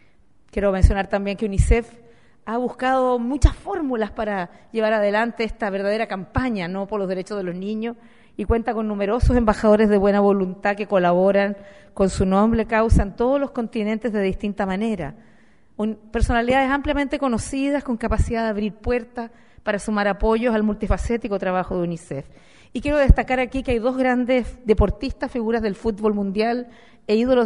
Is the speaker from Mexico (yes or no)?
no; Chile; es muy importante que Uruguay y Chile podamos intercambiar experiencias y colaborar más estrechamente en este ámbito